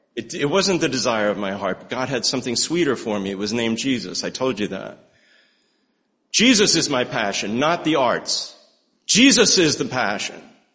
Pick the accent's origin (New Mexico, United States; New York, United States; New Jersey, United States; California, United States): New Jersey, United States; I can tell you because I grew up in New Jersey